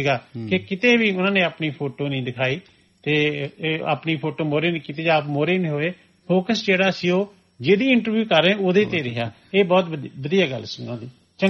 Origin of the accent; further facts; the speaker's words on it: Malpur, Punjab, India; ਮੈਂ ਵੀ ਉਸੇ ਇਲਾਕੇ ਦਾ ਆ, ਉਹਨਾਂ ਦਾ ਪਿੰਡ ਹੱਲੂ ਵਾਲੇ ਆ ਤੇ ਮਾਲਪੁਰ ਦੇ ਆ, ਅਸੀਂ ਵੀ ਮਾਲਪੁਰ ਦੇ ਹੀ ਆ, ਸਾਡਾ ਪਿੰਡ ਦੂਜੇ ਪਾਸੇ ਆ।